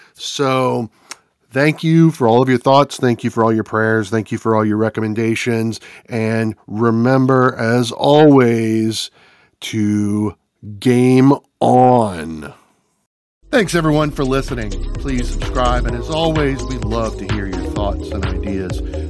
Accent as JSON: {"language": "English", "region": "Louisiana", "country": "United States", "said": "As this Cajun from Southern Louisiana is going to go to the United Kingdom"}